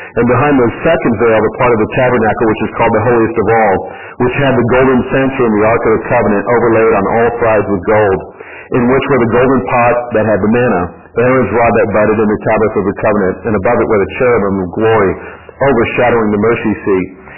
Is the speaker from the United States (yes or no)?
no; United Kingdom; that is not me speaking as a Brit.